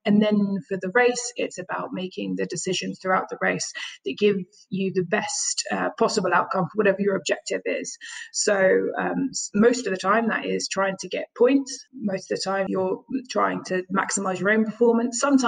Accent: United Kingdom; born there; I was born in the United Kingdom

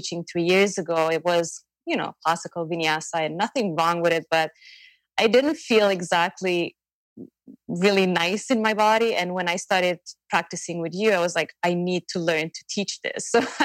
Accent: Montreal, Quebec, Canada; from Montreal, Canada.

